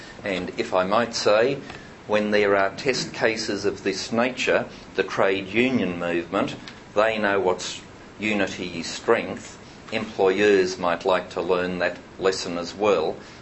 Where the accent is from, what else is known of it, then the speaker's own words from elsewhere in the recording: Tasmania, Australia; It was so obvious in my home state of Tasmania with the Burnie paper mill dispute